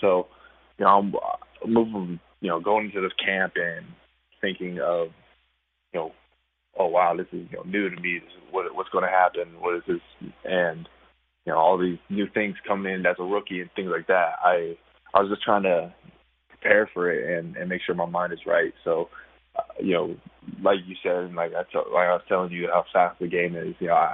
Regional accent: Portland, Oregon, United States; I'm from Oregon. I'm from Portland. So I grew up watching those guys.

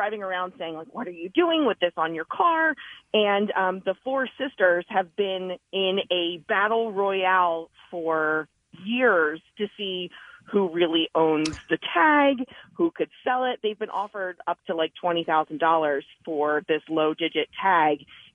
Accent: Delaware, United States; I am born and raised in Delaware

